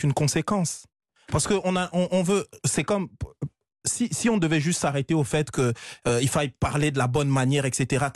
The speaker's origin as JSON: {"language": "French", "town": "Strasbourg", "region": "Grand Est", "country": "France", "tie": "born or raised there", "also_born_or_lived": "Paris", "said": "je suis d'origine congolaise que je parle le français ou que j'aime le français, c'est ma langue de naissance. Je suis né à Paris dans le 14e, j'ai grandi à Strasbourg, en Alsace. Je me considère même comme alsacien, réellement."}